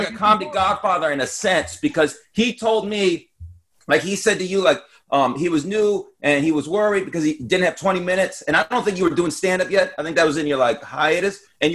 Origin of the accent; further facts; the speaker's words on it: Las Vegas, Nevada, United States; Even though I'm from Vegas and I hate the state of Arizona, we coming to peace, baby.